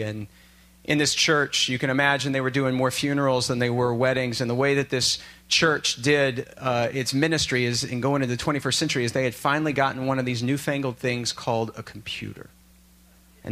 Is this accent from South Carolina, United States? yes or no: no; Texas, United States; I am wondering as a Texan, why, God, have you taken me to this God-forsaken place?